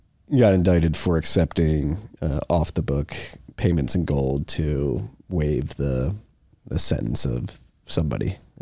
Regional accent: Philadelphia, Pennsylvania, United States; I grew up in Philadelphia

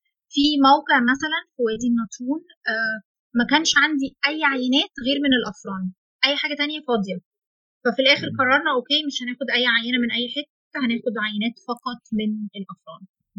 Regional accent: Egypt; بسبب الجفاف اللي عندنا في مصر والحر اللي عندنا في مصر

